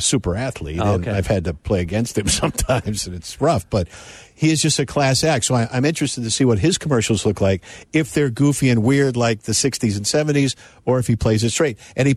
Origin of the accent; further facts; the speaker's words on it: Cincinnati, Ohio, United States; Well, I shouldn't say that because I grew up in Cincinnati.